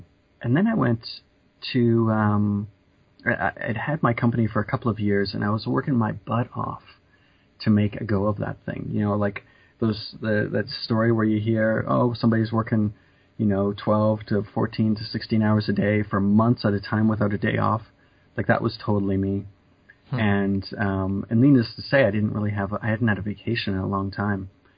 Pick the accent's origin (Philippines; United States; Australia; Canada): Canada; I'm from Canada.